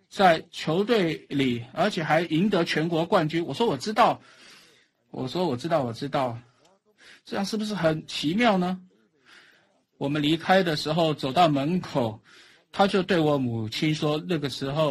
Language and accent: Chinese; Pennsylvania, United States; 因为他是从宾州的西部来的，我也是在那里长大的。